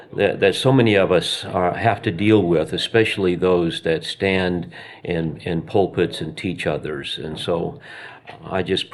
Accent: Nashville, Tennessee, United States; I'm from the Nashville, Tennessee area. I have a church in a kind of a rural suburb about 20 minutes out of Nashville.

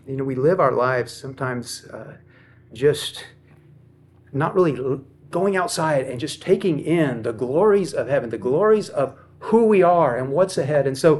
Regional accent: Los Alamos, New Mexico, United States; I was born in Los Alamos, New Mexico. It's a little town way up in the mountains of northern New Mexico. Had a laboratory there.

